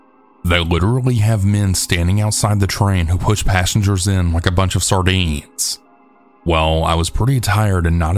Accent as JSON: {"language": "English", "country": "Canada", "said": "We're Canadian, and we had also stopped in Italy for about 2 days."}